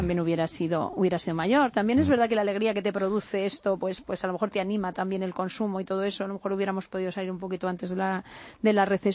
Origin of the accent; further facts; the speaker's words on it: Spain; como español